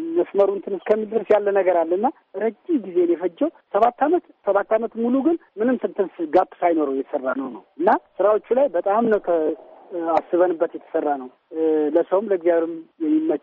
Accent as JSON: {"language": "Amharic", "town": "Debre Markos", "region": "Amhara", "country": "Ethiopia", "tie": "born or raised there", "lives_now": "Addis Ababa, Ethiopia", "said": "እኔ ጎጃም የተወለድኩት ጎጃም ደብረ ማርቆስ አብማ የሚባል አካባቢ ነው ተወልጅ ያደግኩት"}